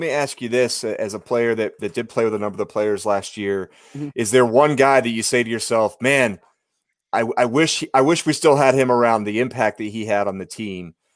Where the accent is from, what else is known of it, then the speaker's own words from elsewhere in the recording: California, United States; I grew up in Orange County. There's lots of different places out there that I miss.